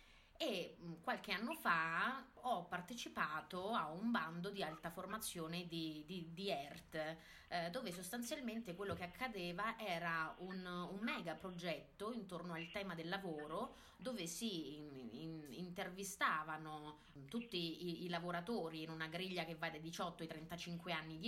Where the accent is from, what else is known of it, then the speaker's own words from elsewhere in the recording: Teramo, Abruzzo, Italy; moved away as an adult; io sono abruzzese, sono di Teramo, sono partita alla volta di Milano e mi sono diplomata all'Accademia d'Arte Drammatica Paolo Grassi